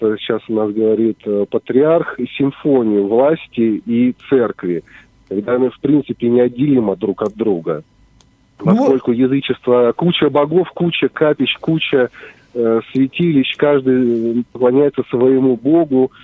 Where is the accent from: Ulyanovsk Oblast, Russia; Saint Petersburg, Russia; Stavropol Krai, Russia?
Stavropol Krai, Russia; Kislovodsk; из солнечного Кисловодска.